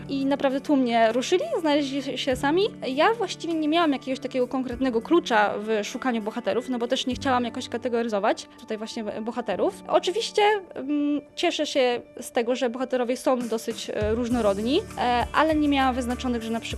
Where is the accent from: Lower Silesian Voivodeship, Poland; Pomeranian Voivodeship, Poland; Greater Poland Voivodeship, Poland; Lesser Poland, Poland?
Pomeranian Voivodeship, Poland; Gdynia; Ja nie jestem urodzoną w Gdyni, gdynianką rodowitą, no ale całe moje życie jednak gdzieś tutaj się kręci wokół Gdyni. Tutaj chodziłam do liceum, teraz tutaj mieszkam, mam tutaj przyjaciół.